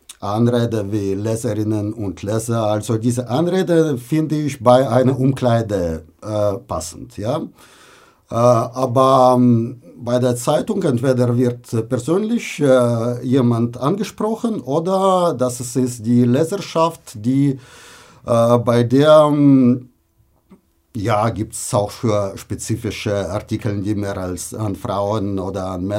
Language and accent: German; Russia; German is a second language; now in Germany; In Russland, wo ich herkomme